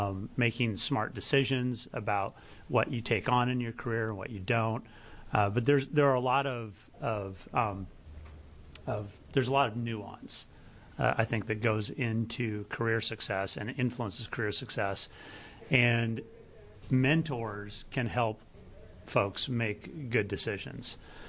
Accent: Eugene, Oregon, United States; I'm the state senator from Eugene, and I'm from Eugene.

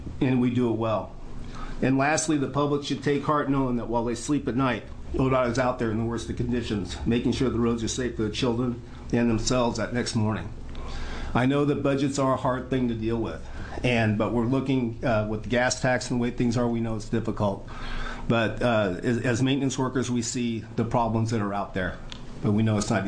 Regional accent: Grants Pass, Oregon, United States; Grants Pass.

